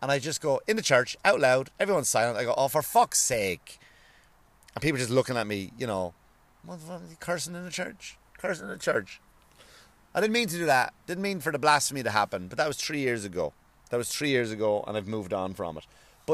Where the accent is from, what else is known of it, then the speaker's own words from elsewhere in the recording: Ireland; it's okay for me because I'm from Ireland, and I guess I do have an appreciation of my country, my culture